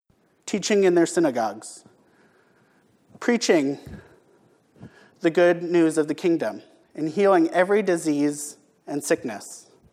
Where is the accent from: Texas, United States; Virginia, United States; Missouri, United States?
Missouri, United States; Kansas City; Growing up in the Episcopal Church and around Kansas City